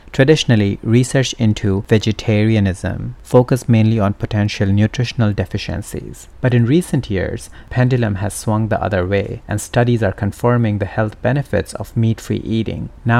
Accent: India; now in United States; So I come from India, where growing up vegetarian was no big deal.

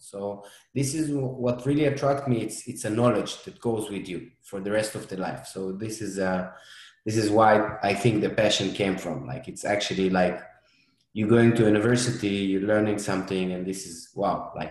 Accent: Israel; now in United States; You know, I came from Israel around 6 years ago. I actually moved to Chicago in the beginning

